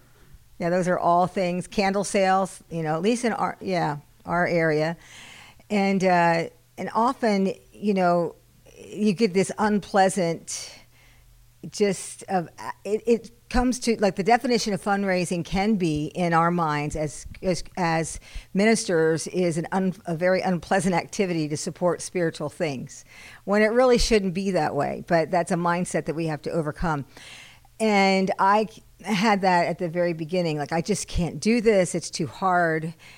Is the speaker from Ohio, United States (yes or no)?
no; Indiana, United States; So I was raised in Indiana, in the hills of Indiana.